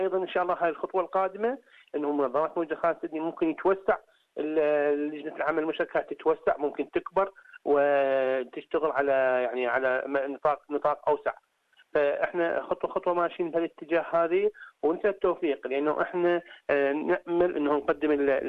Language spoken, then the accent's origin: Arabic; Iraq; now in Australia; احنا عراقيين احنا اول واخير عراقيين